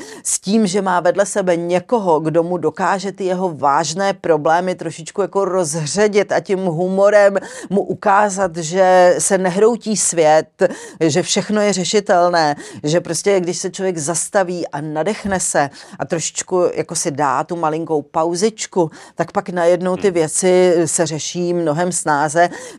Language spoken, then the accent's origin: Czech; Zlín, Zlín Region, Czechia; born there; Já jsem se narodila ve Zlíně, tehdy se ještě to jmenovalo Gottwaldov